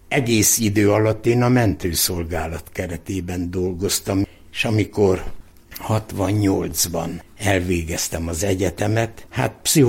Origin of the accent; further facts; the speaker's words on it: Biharugra, Békés, Hungary; Biharugrán születtem, ott éltünk, se Sarkadra, se Berettyóújfaluba, se sehova állami gimnáziumba.